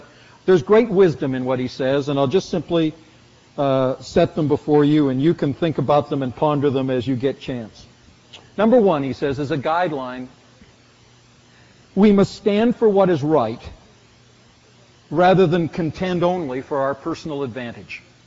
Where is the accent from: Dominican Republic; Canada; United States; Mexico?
Canada; So my citizenship as an American, or in my case as a Canadian, needs always to be under that recognition